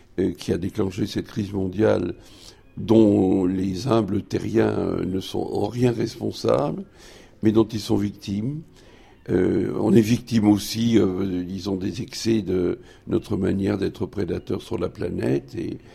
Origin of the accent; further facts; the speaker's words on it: Grand Est, France; Je suis Lorrain